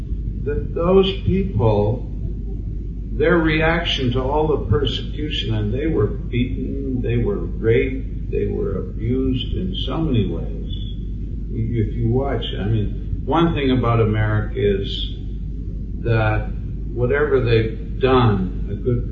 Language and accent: English; Canada; first of all, I want to let you know that I'm Canadian, I'm not American.